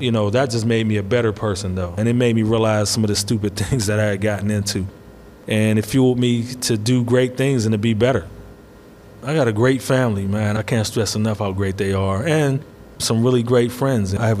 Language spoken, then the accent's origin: English; Braddock, Pennsylvania, United States; born or raised there